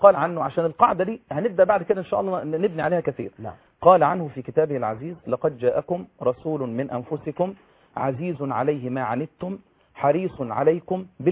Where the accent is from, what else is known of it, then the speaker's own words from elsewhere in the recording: Egypt; يعني احنا عندنا في مصر هنا فضلنا عمر مديد محرومين من الشريعه الاسلاميه